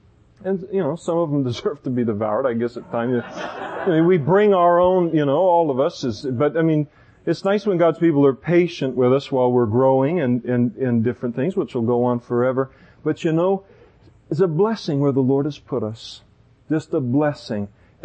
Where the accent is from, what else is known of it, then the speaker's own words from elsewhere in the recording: Napa, California, United States; now in Modesto, United States; out that my family is from Napa, and I worked for years in Napa, grew up in Napa, and my wife was born and raised in Napa